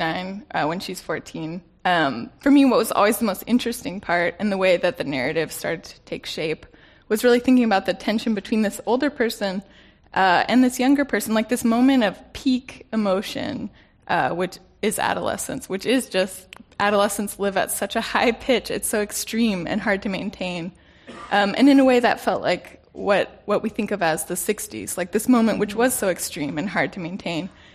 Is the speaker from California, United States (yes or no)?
yes; California, United States; I think a lot of it came from just growing up in California, where it's such a big part of the lore and mythology. And both my parents are also from California